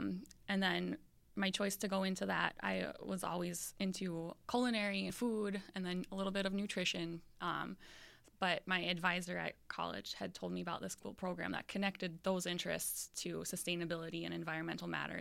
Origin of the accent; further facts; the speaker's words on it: Montana, United States; So I'm originally from Montana. That's where my family is.